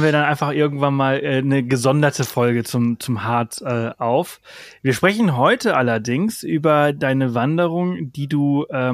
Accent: Balearic Islands, Spain; Ich bin auf Mallorca geboren und aufgewachsen. Und ich habe keine nordische Familie. Und trotzdem ist irgendwie dieser Akzent hängen geblieben.

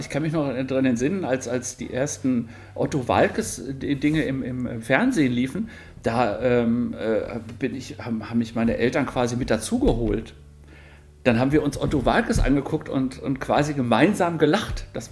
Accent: Soest, North Rhine-Westphalia, Germany; da, wo ich herkomme, aus Soest, es ist ja eine Kleinstelle in Nordrhein-Westfalen

